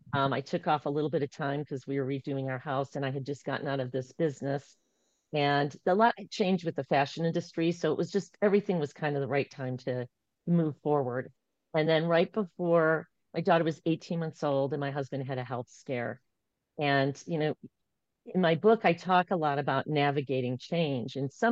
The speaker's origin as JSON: {"language": "English", "region": "Michigan", "country": "United States", "tie": "born or raised there", "said": "I grew up in Michigan. I was in the middle of 6 kids, like the Brady Bunch."}